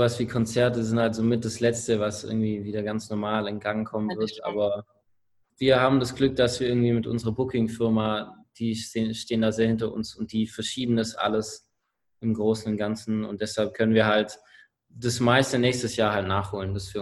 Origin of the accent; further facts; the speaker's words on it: Vogt, Baden-Württemberg, Germany; Wir kommen aus der Nähe von Ravensburg, aus Vogt, um genau zu sein.